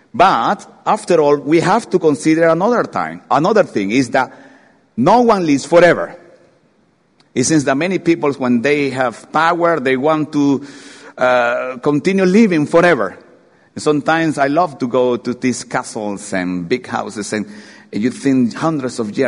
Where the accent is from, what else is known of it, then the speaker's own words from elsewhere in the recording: Ecuador; English is a second language; now in United Kingdom; I have a passport that said I am Ecuadorian. I have another passport that said I am British.